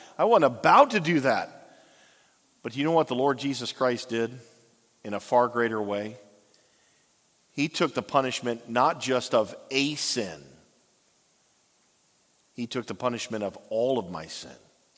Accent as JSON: {"language": "English", "region": "Virginia", "country": "United States", "said": "He's like, so where are you from? Like, I'm from Northern Virginia. Really? Virginia?"}